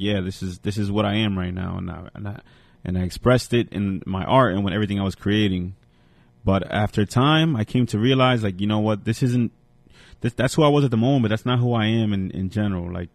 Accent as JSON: {"language": "English", "town": "Paterson", "region": "New Jersey", "country": "United States", "said": "And we're from"}